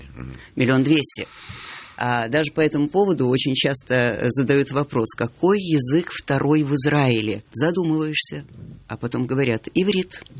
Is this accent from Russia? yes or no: no; Vilnius, Vilnius County, Lithuania; Да, я из Вильнюса.